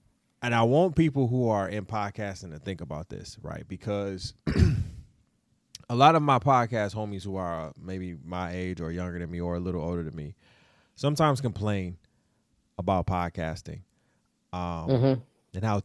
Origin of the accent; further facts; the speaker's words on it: Detroit, Michigan, United States; also born or lived in Florida; I'm from Detroit. I was born in Florida.